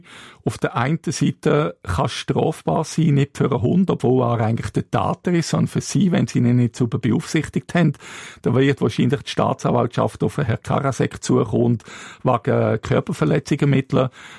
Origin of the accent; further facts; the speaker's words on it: Switzerland; Das ist für mich als Schweizer eigentlich das falsche Vorgehen.